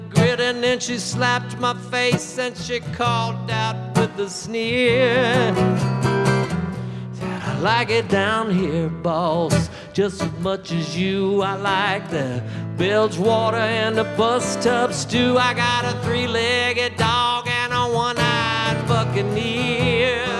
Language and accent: English; Deep South, United States; I'm from the Deep South, and it's just about how much I love the Deep South and all the crazy people and crazy things that happen in the Deep South.